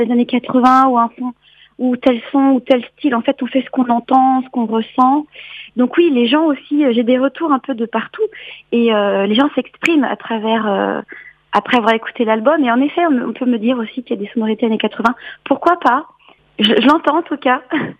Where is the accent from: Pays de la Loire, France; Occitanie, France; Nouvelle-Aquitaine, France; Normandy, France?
Pays de la Loire, France; Challans; parce que je suis vendéenne, je suis de Chaland, donc voilà, l'île Dieu pour moi c'est très important